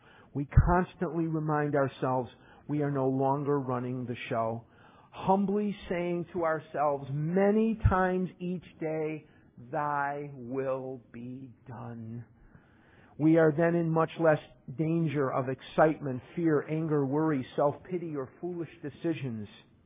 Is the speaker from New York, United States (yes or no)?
no; Chicago, Illinois, United States; I'm from Chicago. I want what I want.